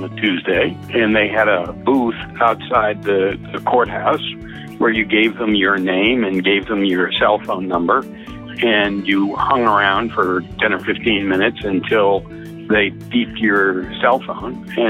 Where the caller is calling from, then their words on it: Oakland, California, United States; I'm calling from Oakland, California.